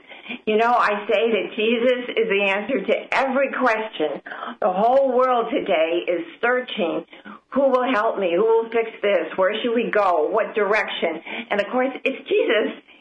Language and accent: English; Omaha, Nebraska, United States; I grew up Catholic in the church, and I grew up in Omaha, Nebraska, actually, and I married a man who was a German, born and raised in Germany